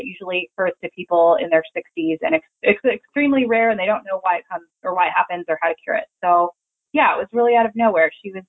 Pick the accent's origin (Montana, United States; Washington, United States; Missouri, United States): Washington, United States; Spokane; Sure. I grew up in Spokane, Washington. I am the oldest of five kids from a big Catholic family, went to Catholic grade school over there, and then moved on to Gonzaga University, not far from home.